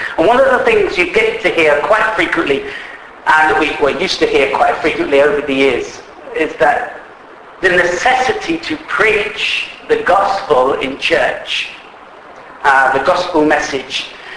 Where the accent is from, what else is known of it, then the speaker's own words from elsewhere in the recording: London, United Kingdom; born there; So I say I was born on the London mission field.